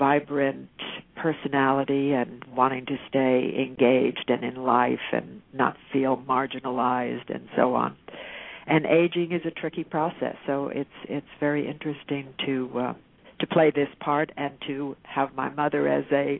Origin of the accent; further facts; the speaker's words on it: New York, United States; now in Los Angeles, United States; Well, actually, I'm primarily living in Los Angeles. I am originally from New York, so I keep an apartment in New York